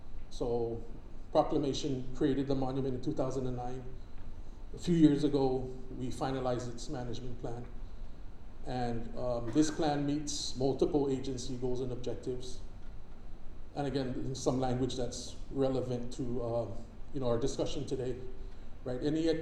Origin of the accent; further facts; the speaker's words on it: Saipan, Northern Mariana Islands; I'm from Saipan.